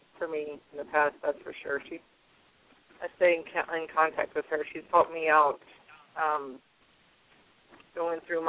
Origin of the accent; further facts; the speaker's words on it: Midwest, United States; Yeah, I'm from the Midwest. I've only been here a couple years.